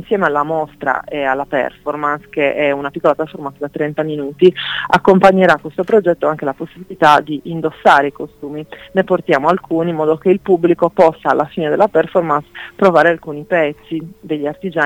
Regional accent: Sardinia, Italy; con due fotografi di moda che sono sardi anche loro

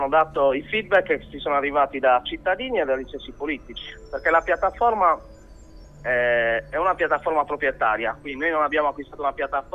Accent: Sardinia, Italy; Ma noi siamo dei ragazzi quarantenni, tutti intorno ai 40 anni, tutti sardi

